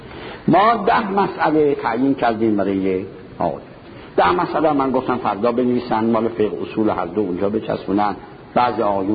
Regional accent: Shiraz, Fars, Iran; also born or lived in Qom; مرتب میرفتیم شهر خودم، رفتم شیراز

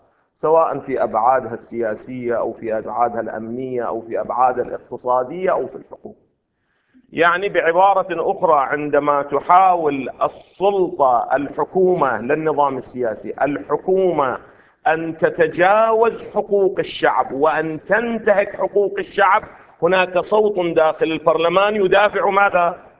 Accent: Iraq; ولكن الذي حدث عندنا في العراق

